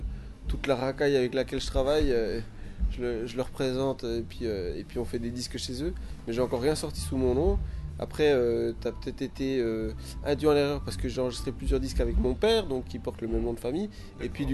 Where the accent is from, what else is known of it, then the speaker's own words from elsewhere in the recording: Montbéliard, Bourgogne-Franche-Comté, France; born there; moi je suis né à Montbéliard, hein, donc ouais. Je suis vraiment franc-comtois. Okay. Mais de parents, ma mère est de Montevideo et mon père, lui, d'une autre ville plus petite sur la côte aussi, qui s'appelle Juan Lacasse.